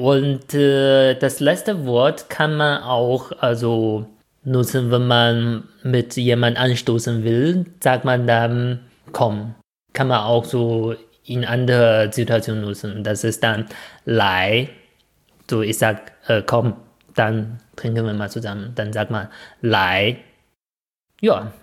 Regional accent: China; was ich als Chinese ein bisschen häufiger von Deutschen so gefragt höre.

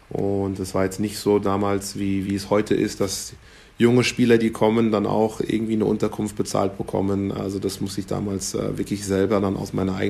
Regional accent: Aschaffenburg, Bavaria, Germany; weil Aschaffenburg eigentlich damals eine Hochburg von US-Kasernen gewesen ist. Und ich bin mittendrin aufgewachsen.

